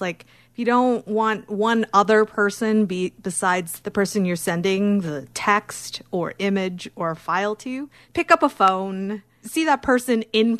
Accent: Philippines; I'm Filipino. I grew up eating spam, like spam and rice. It's the most Filipino thing ever.

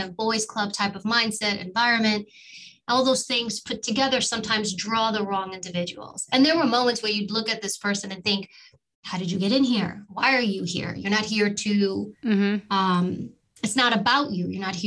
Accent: New York City, New York, United States; You know, I grew up in New York and we lived in Harlem. I was born in Harlem and immigrant family, very kind of known story.

